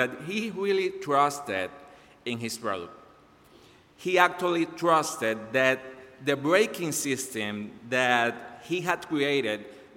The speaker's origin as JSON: {"language": "English", "country": "Puerto Rico", "said": "I am from Puerto Rico. I am a pastoral intern here"}